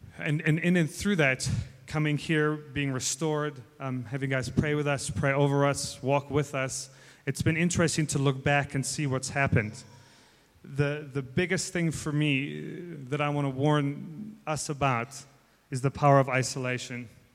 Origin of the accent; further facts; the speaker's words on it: Wisconsin, United States; So I come from Wisconsin, so I get to read you a Native American story.